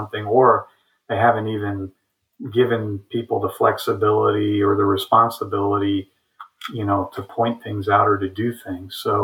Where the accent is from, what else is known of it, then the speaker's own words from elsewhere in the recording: East Coast, United States; also born or lived in Midwest; I've lived here since 1996, and I still enjoy it, even though I grew up on the East Coast and went to vet school in the Midwest.